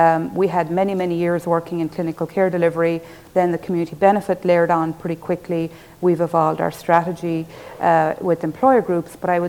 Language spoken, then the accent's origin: English; Ireland; I'm from Ireland originally, if you couldn't tell, I have a bit of an accent.